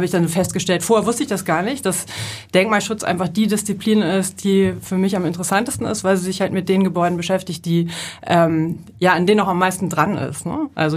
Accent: Hamburg, Germany; ich bin in Eppendorf, um genau zu sein, im Logestieg groß geworden.

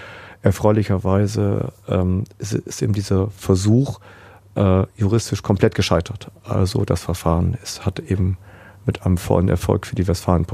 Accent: Northern Germany, Germany; ich komme ja aus Norddeutschland und die Stadt, in der ich geboren bin, ist jetzt auch nicht auf Rosen gebettet.

